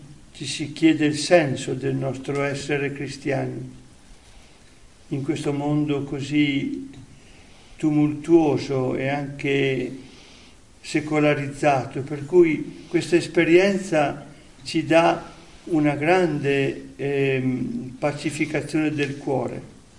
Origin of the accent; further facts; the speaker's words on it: Trentino-Alto Adige, Italy; Voi sapete che io sono trentino, quindi le vette sono in parte della mia infanzia.